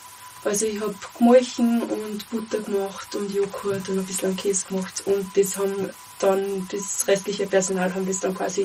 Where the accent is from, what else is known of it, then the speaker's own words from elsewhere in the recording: Salzburg, Austria; Aus dem Lungau.